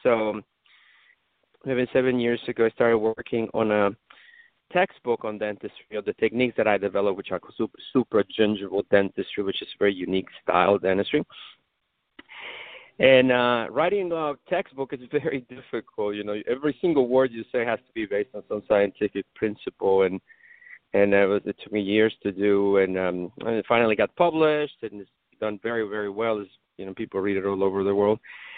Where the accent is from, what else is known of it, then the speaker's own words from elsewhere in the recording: Mexico City, Mexico; now in United States; when I first moved to the United States. I'm from Mexico City originally.